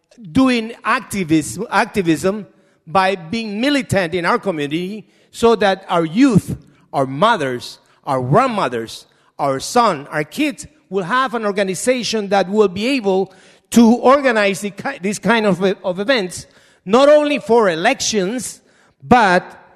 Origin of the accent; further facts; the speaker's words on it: Ecuador; now in Canada; I'm a Hispanic. I'm from Ecuador. I live just two blocks away from Jen and Finch. And I have been in this community since 1975